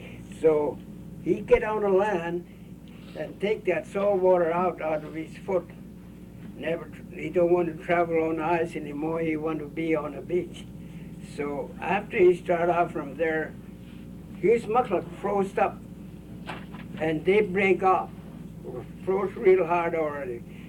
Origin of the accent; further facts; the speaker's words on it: Kivalina, Alaska, United States; born or raised there